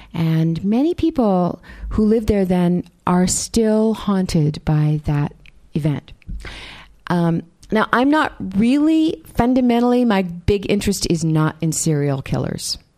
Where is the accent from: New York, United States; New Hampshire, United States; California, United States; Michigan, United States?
New Hampshire, United States; I'm from New Hampshire. I come from a small town in New Hampshire. There's actually someone here tonight who comes from the one town over, which is really nice for me to see and know. I grew up in New Hampshire